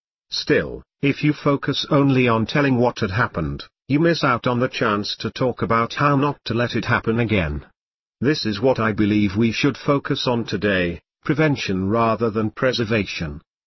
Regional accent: Vitebsk, Vitebsk Region, Belarus; English is a second language; I was born in Vitebsk, Belarus, right after World War II, when the memory of the war was vivid. Not far from my town, which was home to many Jews before the war, were a concentration camp and an extermination camp

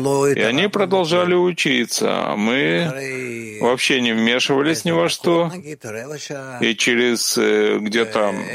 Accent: Rehovot, Central District, Israel; И я ему сказал, что мы из Рехобота, хотим учиться науке

